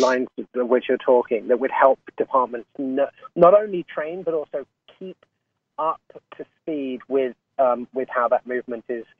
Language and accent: English; United Kingdom; moved away as an adult; now in United States; as you can hear from my accent, I'm a British guy. I moved to the States in around 2001.